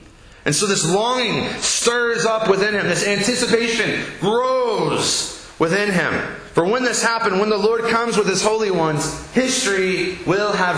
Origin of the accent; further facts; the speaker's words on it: Irving, Texas, United States; because in the house where I grew up in Irving, my mom had elegantly placed some